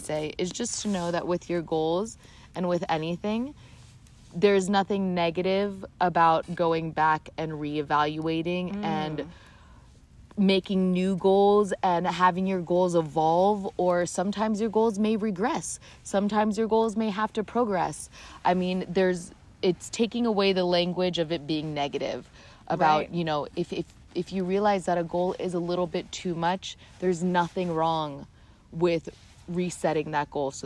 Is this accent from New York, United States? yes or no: no; Miami, Florida, United States; I could say that because I'm from Miami, just for the record.